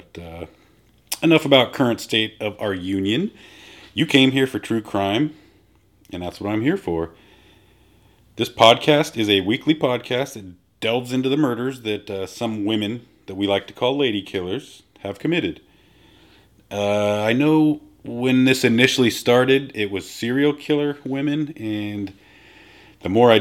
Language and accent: English; Portland, Oregon, United States; born there; You know, I was born in Portland, my children were born here in Portland, and we have a place in our hearts for the city